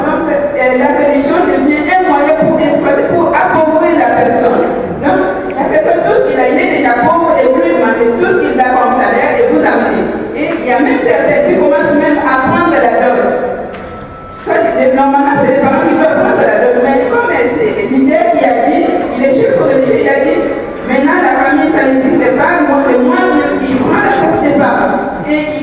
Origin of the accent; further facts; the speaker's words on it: DR Congo; Je suis de la République démocratique du Congo. Je crois que pour l'expérience un peu de notre pays